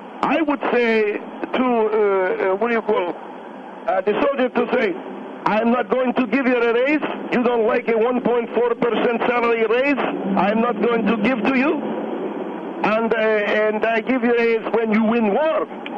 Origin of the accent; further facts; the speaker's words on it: Egypt; This guy also doesn't like the fact that I come from Egypt.